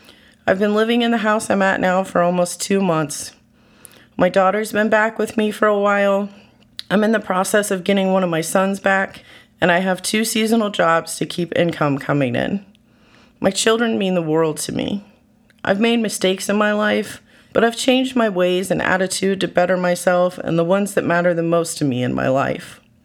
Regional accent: Eau Claire, Wisconsin, United States; also born or lived in Kentucky; it took me back to where it all started in Eau Claire, Wisconsin. Born and raised in Eau Claire, I was sick of living with my father, so I left and moved in with my mother in Kentucky.

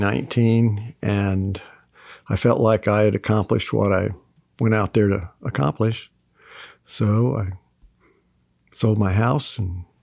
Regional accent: Indiana, United States; And one of the first things people ask you, well, where are you from? From Indiana.

